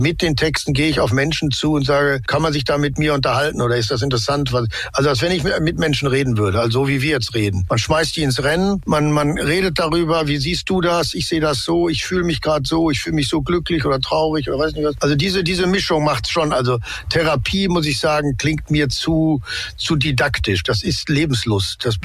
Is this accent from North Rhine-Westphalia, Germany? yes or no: yes; North Rhine-Westphalia, Germany; Ich bin halt im Ruhrgebiet aufgewachsen, da trägt man das Herz auf der Zunge und da gibt es eine schnelle, knackige Ansprache und ich hatte eine lustige, relativ sorgenfreie Kind und Jugend im Ruhrgebiet